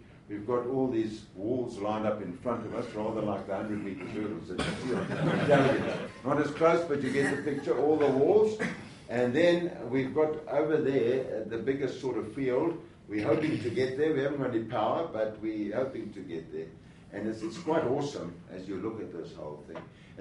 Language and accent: English; South Africa; born there; I'm a Christian because I was born in South Africa. I'm born a Presbyterian. My granddad was moderator of the Presbyterian Church. I've spent my life in the church